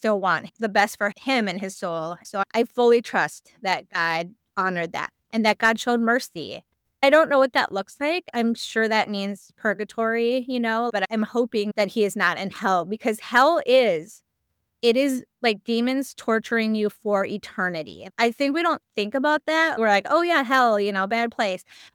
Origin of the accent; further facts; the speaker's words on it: Minnesota, United States; I knew I was living in Virginia and I'm from Minnesota.